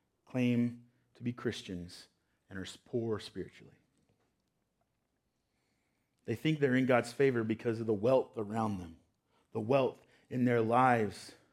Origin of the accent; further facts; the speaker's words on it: North Carolina, United States; Growing up in North Carolina, I'm a Duke fan.